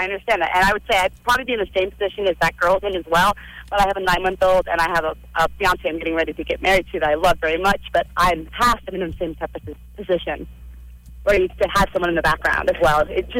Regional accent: Florida, United States; because I'm from South Florida. Let me just tell you, all the guys down there suck.

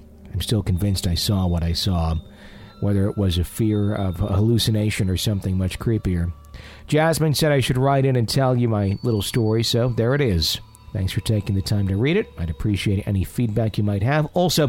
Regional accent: Perth, Western Australia, Australia; So I'm originally from Perth in Western Australia.

